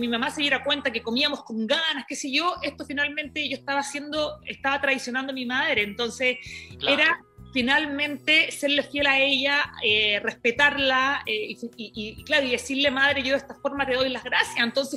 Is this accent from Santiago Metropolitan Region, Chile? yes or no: no; Iquique, Tarapacá, Chile; Yo vengo de Chile, me crié en Iquique, en un lugar que era muy chiquito, una región de Chile, y jugábamos de sol a sol.